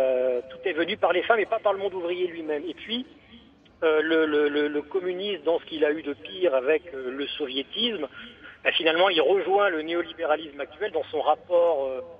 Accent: Hauts-de-France, France; Je suis originaire du Nord, voilà. Et le monde ouvrier, j'ai baigné dedans.

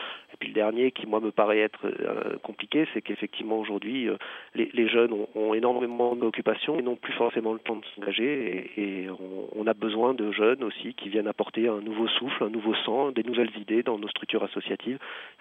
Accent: Grand Est, France; Ah, mais chez nous, dans le Bas-Rhin, en tout cas, c'est une espèce qui, et c'est unique en France, n'est pas chassable.

